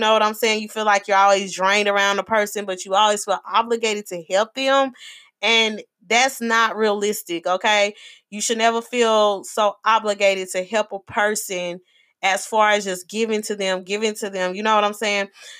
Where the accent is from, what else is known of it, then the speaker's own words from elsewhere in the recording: Arkansas, United States; like I said, I grew up in Arkansas, and so, you know, I'm familiar with lakes and woods and things like that, growing up in the country, being a country girl and everything